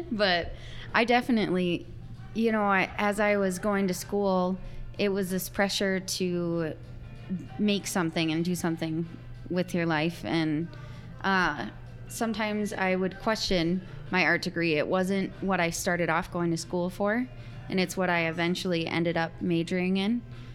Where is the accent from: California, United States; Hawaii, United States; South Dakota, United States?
South Dakota, United States; Watertown; now in Sioux Falls, United States; I came here from Watertown mm-hmm. to go to Augustana. And sorry, Watertown people, I never wanted to go back.